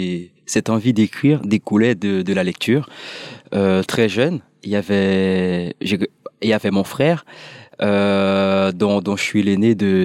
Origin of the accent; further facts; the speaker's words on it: Artibonite, Haiti; je suis né en Haïti dans une petite campagne et qui s'appelle l'Esther et qui se situe entre le nord et le centre de Haïti. Alors j'ai déménagé pour Gonaïve qui est la ville la plus proche de cette petite campagne là